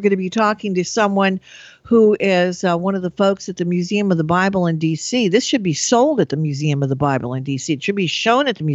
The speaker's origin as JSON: {"language": "English", "region": "Texas", "country": "United States", "also_born_or_lived": "Chicago / D.C.", "said": "I'm a Texan originally."}